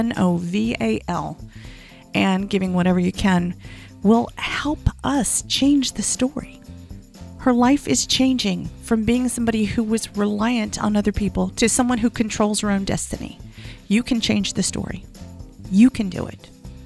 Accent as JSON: {"language": "English", "region": "Virginia", "country": "United States", "tie": "born or raised there", "said": "I just got back from an epic trip to my hometown in Virginia."}